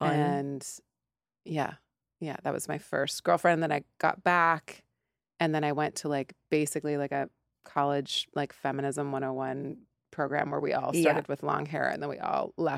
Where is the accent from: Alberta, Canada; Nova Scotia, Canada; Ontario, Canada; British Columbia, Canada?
British Columbia, Canada; Nelson; A tiny little town called Nelson, British Columbia.